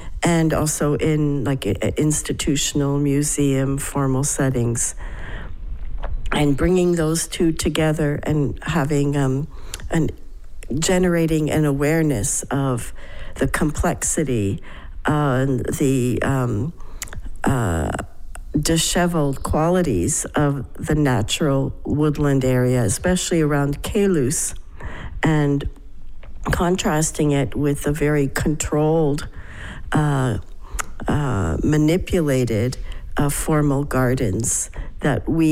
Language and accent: English; Canada; now in Colorado, United States; And I live and teach in Colorado, USA. I am a Canadian citizen, and I have arrived here 2 weeks ago